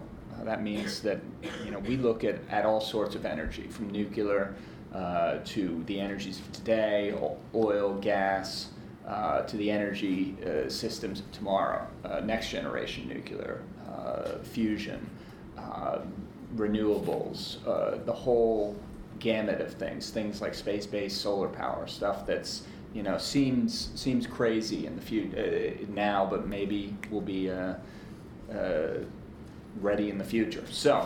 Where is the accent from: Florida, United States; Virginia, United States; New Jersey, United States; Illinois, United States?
New Jersey, United States; She was my governor when I was growing up in New Jersey.